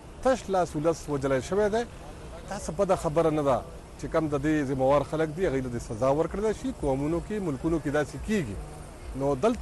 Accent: Peshawar, Khyber Pakhtunkhwa, Pakistan; زه د پیښور ایډوکیټ یم د های کورټ

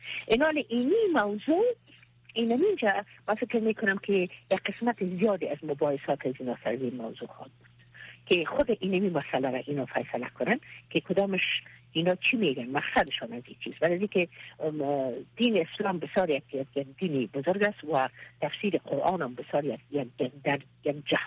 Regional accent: Afghanistan; ما افغان هستیم

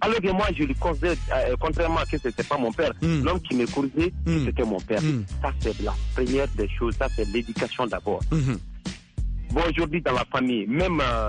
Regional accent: Sikasso, Mali; Moi, je suis né à Sikasso.

